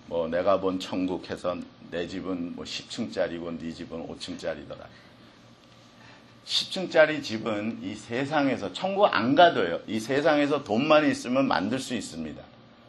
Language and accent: Korean; South Korea; now in United States; 그냥 내가 숨쉬고 살면 한국인인 것이 증거되고 한국이 있다는 것이 증거됩니다.